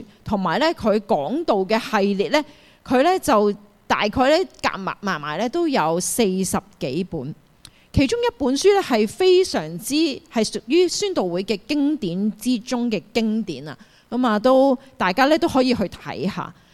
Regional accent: Hong Kong; 一方面要理解我们是香港人来的，我们是很忙碌的

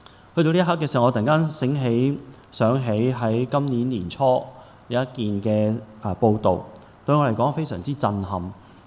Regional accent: China; 喺我哋中国人里面有一句说话，大家都好熟悉嘅

